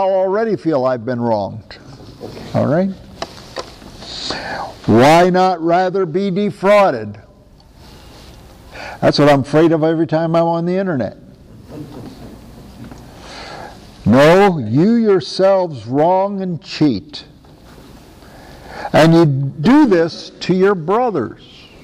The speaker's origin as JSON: {"language": "English", "region": "Iowa", "country": "United States", "tie": "born or raised there", "said": "I was raised in Iowa. We don't go do a washing. We do washing."}